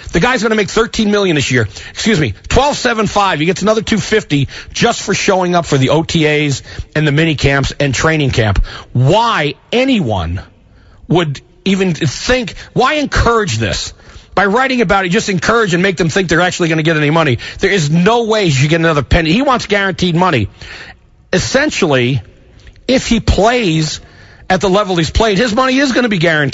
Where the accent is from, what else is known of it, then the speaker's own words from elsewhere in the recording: Bradley Beach, New Jersey, United States; I grew up in New Jersey on the beach. It was a great way to grow up, playing in the sand on you know, on the beach of Bradley Beach, which is where I live.